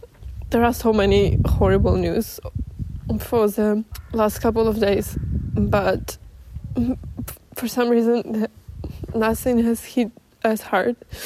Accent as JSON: {"language": "English", "region": "Kyiv", "country": "Ukraine", "tie": "born or raised there", "said": "I was born and raised in Kyiv. It is my hometown. Yeah, I'm here in Kyiv in my apartment right now with my parents and my dog."}